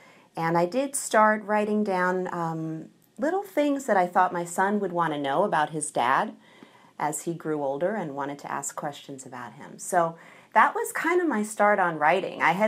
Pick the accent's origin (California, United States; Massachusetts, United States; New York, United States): New York, United States; Brooklyn; This does not sound like the story of a young Cuban person growing up in Brooklyn.